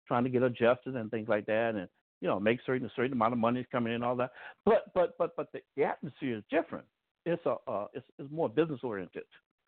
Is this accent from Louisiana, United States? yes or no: yes; New Orleans, Louisiana, United States; now in Dallas, United States; I'm originally from New Orleans, and I had moved to Dallas, and I've been in Dallas for 20 years.